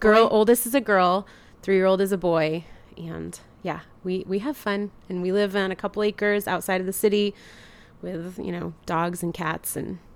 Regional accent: New York, United States; now in Rochester, United States; Originally, I'm from south of Albany, New York, but right now I live in Rochester, New York.

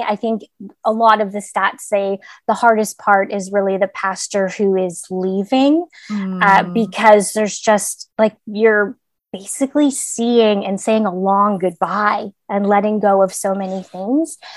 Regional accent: Canada; I was born and raised in Canada, but have lived pretty much all over the world

